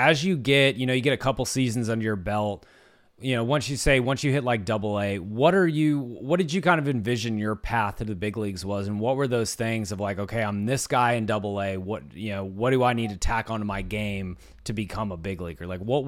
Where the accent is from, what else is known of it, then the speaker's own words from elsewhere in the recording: Richmond, Virginia, United States; My growing up, my hometown. I grew up in Richmond, so a lot of our Braves games.